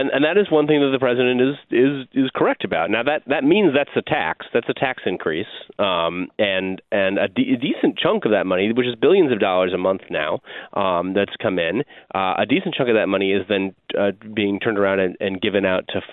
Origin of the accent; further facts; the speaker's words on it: Oregon, United States; Because I'm from Oregon, we also use pencils there.